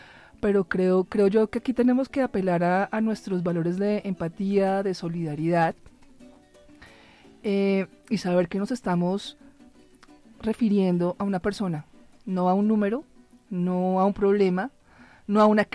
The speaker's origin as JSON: {"language": "Spanish", "country": "Colombia", "said": "los colombianos los vemos como colombo-venezolanos"}